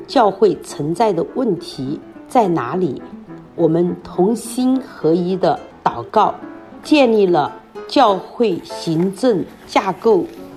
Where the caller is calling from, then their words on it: Sichuan, China; 大家好，我是来自四川的